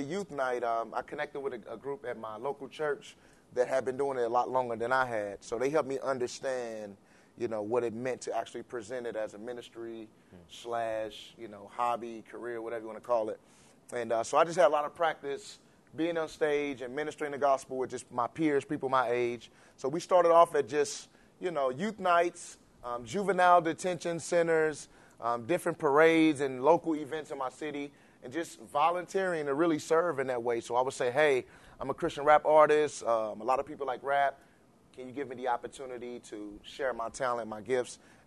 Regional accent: St. Louis, Missouri, United States; I am from St. Louis, Missouri.

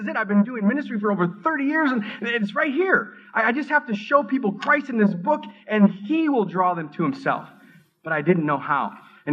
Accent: Minneapolis, Minnesota, United States; I grew up in South Minneapolis. I was born in 1969. Grew up in South Minneapolis in the hood.

